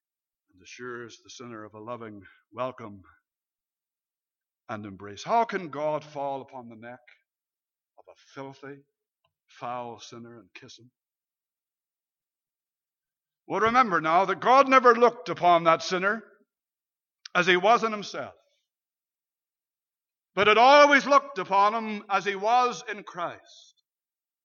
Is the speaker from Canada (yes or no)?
yes; Canada; I'm Canadian. My own people make fun of me. Imagine that. My people make fun of me in the way in which I pronounce Bangor.